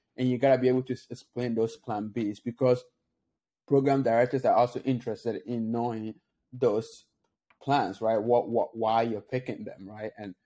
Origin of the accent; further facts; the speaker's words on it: Ghana; now in Philadelphia, United States; I moved from Ghana to Philadelphia area, right? And I've been here for 10 years.